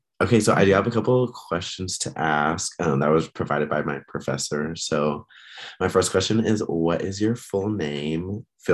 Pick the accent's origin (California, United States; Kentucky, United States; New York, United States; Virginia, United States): California, United States; Fresno; now in San Jose, United States; just moved here for college. That's the only reason I'm here, is from San Jose State. I'm from Fresno, if you're familiar with that.